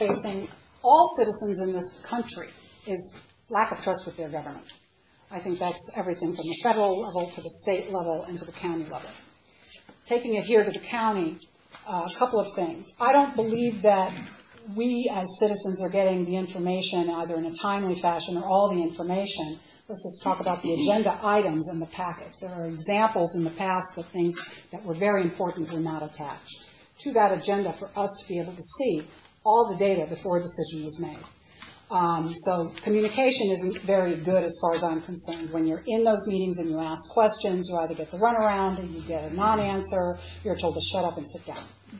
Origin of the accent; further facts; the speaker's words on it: Florida, United States; also born or lived in Japan / Oregon / Arizona; And by that I mean I was raised in Florida, not my choice. My father moved us to Japan, not my choice. They sent me to college in Oregon, not my choice.